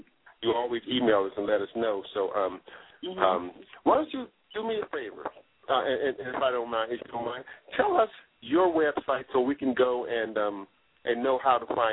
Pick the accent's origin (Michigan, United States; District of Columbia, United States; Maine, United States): District of Columbia, United States; Washington; I'm originally from Washington, D.C., and my junior high school was right next door to DET when they first got started.